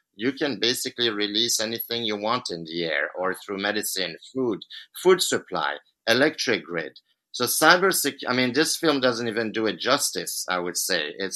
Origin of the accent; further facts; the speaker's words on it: Switzerland; You know, I'm from Switzerland. We used to have those atomic shelters back in the days, in the 50s.